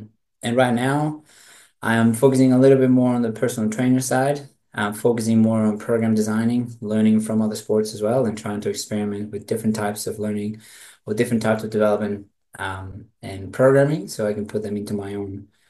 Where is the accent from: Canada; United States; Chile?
Chile; Quilpué, Valparaíso; English is a second language; I am 32 years old and I am from Chile. I started gymnastics when I was around 9 years old in Quilpué.